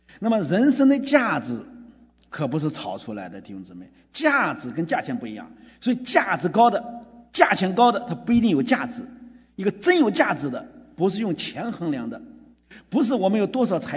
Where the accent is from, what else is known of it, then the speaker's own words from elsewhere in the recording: China; 比如我们中国人喜欢炒，什么都炒